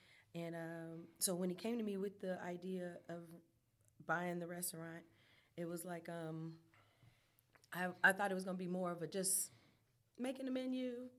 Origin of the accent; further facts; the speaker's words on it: Charlotte, North Carolina, United States; I am from Charlotte. I'm from the west side of Charlotte, Office Boulevard. I went to Myers Park High School, South Mech High School.